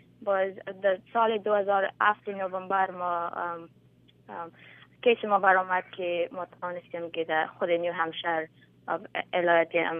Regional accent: Afghanistan; میگه تو افغانستان هستی، ما میگم بله من افغانستان هستم و من پراود هستم که من خودم افغان هستم

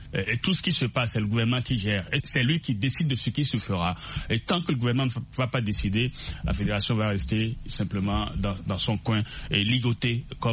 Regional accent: Benin; Les autorités détiennent le cordon de la bourse chez nous au Bénin et elles ont donc la décision.

